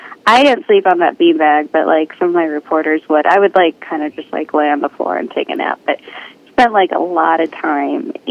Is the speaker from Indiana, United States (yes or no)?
no; Wisconsin, United States; I grew up in Wisconsin, and my dad's house was in the country